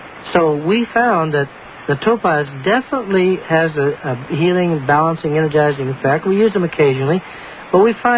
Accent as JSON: {"language": "English", "region": "Missouri", "country": "United States", "said": "I'm from Missouri, I'm a mule, show me."}